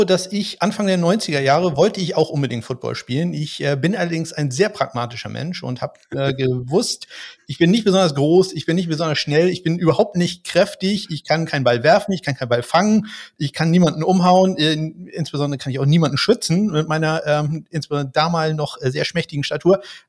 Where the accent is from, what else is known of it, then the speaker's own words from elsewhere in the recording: Kiel, Schleswig-Holstein, Germany; ich komme aus Kiel, gehe mittlerweile stark auf die 50 zu